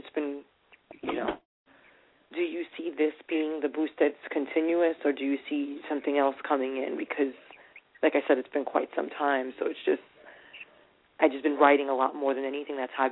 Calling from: New York, United States; I'm calling from New York.

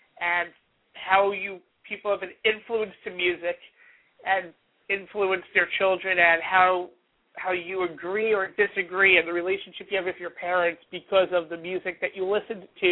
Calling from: New York, United States; I'm joining you from New York.

